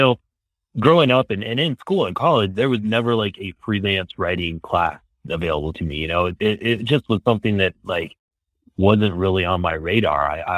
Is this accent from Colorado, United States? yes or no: yes; Aurora, Colorado, United States; also born or lived in Denver; But I was born in Denver, grew up in Aurora, a suburb of Denver here.